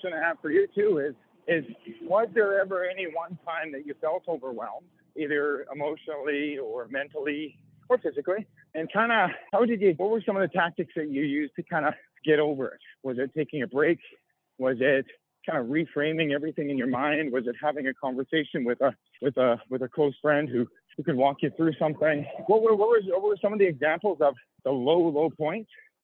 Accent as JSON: {"language": "English", "town": "Calgary", "region": "Alberta", "country": "Canada", "tie": "born or raised there", "said": "I grew up just south of Calgary. Basically, Calgary is my hometown."}